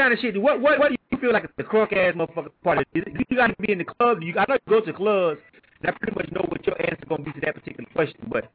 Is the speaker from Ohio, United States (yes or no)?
no; Panama City, Florida, United States; Went out of town, back to my hometown. I'm from Panama City, Florida.